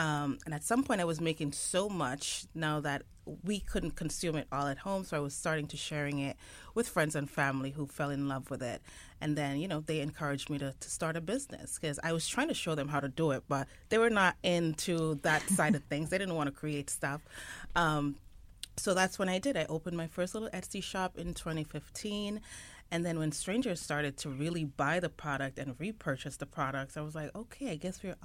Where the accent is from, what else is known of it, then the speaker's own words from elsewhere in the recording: Jamaica; I grew up in Jamaica with my grandparents.